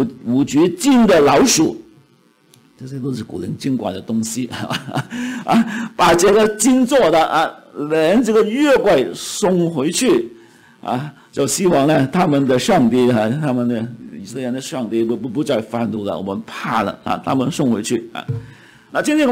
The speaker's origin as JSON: {"language": "Chinese", "country": "Canada", "said": "我们加拿大人很喜欢讲 sorry"}